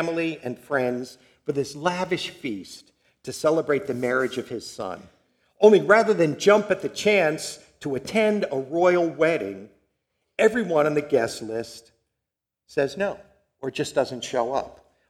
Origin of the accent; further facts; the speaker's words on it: Long Island, New York, United States; Now, growing up in Long Island, that's exactly how wedding receptions are.